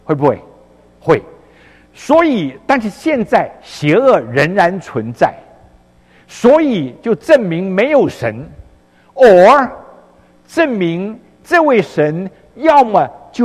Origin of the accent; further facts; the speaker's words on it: China; 我们中国人说恶有恶报善有善报，不是不报，时候未到。